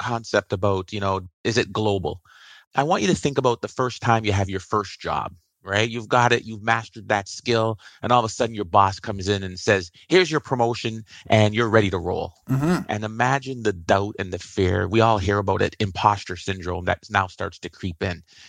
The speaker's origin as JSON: {"language": "English", "country": "Canada", "said": "And I'm Canadian, so I'm going to pick"}